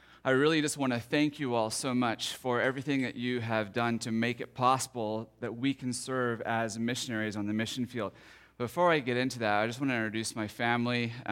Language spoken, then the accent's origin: English; United States; All right, now, I love Americans. I am an American.